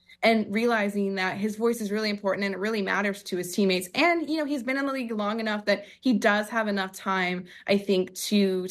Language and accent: English; Toronto, Ontario, Canada; I obviously remember, I grew up in Toronto, was raised